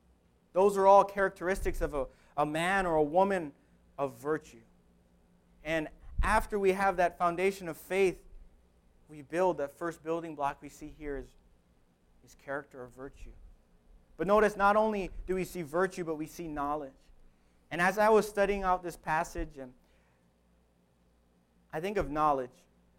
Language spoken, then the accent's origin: English; Hawaii, United States; You know, and for us as Christians, and growing up in Hawaii, that's a lack thereof.